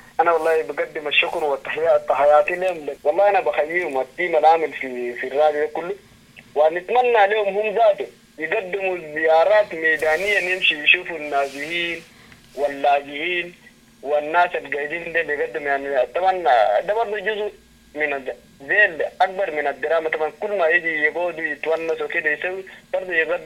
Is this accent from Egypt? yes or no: no; Sudan; احنا عندنا في السودان بالذات